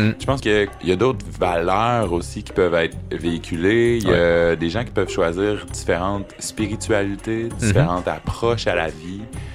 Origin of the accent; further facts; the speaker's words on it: Quebec City, Quebec, Canada; Je suis originaire de la ville de Québec.